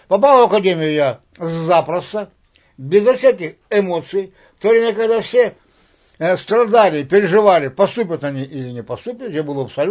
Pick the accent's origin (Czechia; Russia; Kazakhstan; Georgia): Russia; Yekaterinburg, Sverdlovsk Oblast; И я из Свердловска.